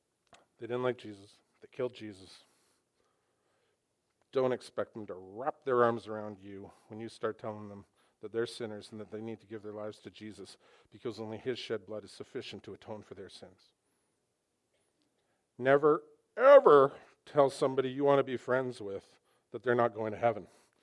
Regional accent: Vancouver, British Columbia, Canada; because I'm from Vancouver, sort of.

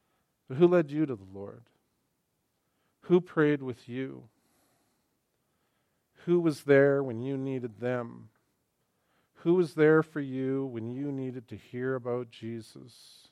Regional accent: Vancouver, British Columbia, Canada; but then we're from Vancouver, so I don't know.

